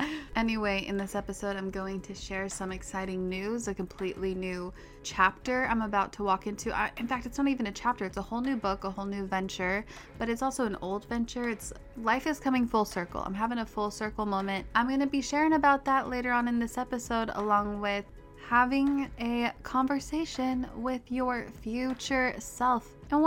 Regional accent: Park City, Utah, United States; Like, you know, I grew up in Park City, Utah. I'm not gonna lie, like Utah, not the most diverse place in the world. It's also a bit sheltered.

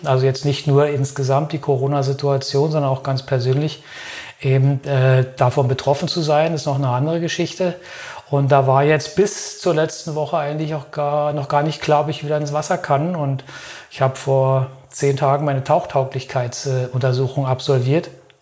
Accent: Berlin, Germany; now in Lörrach, Germany; Ich bin innerhalb von Lörrach umgezogen. Das ist ja hier in der Nähe von Basel. Ich komme eigentlich aus Berlin, aber meine Partnerin, die arbeitet in Basel und wir leben hier in Lörrach und sind innerhalb der Stadt umgezogen.

